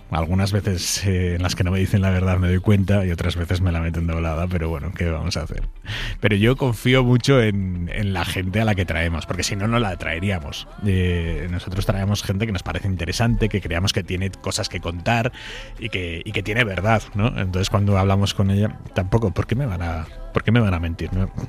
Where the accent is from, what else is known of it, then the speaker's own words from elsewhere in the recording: San Sebastián, Basque Country, Spain; yo soy de San Sebastián y tengo a toda mi familia allí, mi padre, mis hermanos.